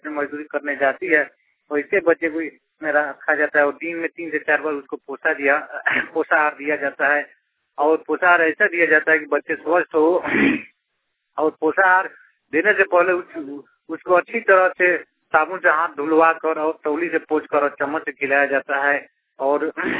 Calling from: Motihari, Bihar, India; घर परशुरामपुर, पोस्ट मुरारपुर, थाना तुरगुलिया, जिला पूर्वी चंपारण मोतिहारी, मैं आइडिया कलम मोतिहारी से बोल रहा हूँ।

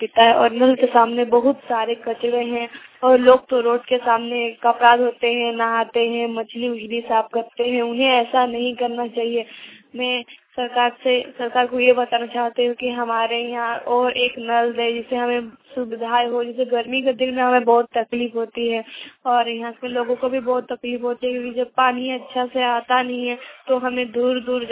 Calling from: Jharkhand, India; मनहासला पूर्वी सिंहभूम से बोल रही हूँ।

